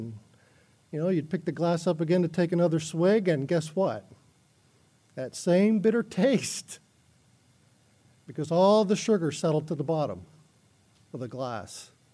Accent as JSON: {"language": "English", "region": "Florida", "country": "United States", "tie": "born or raised there", "moved": "yes", "said": "You know, I grew up in South Florida, and one of the things that my mom always did was she had a pitcher of iced tea in the refrigerator at all times."}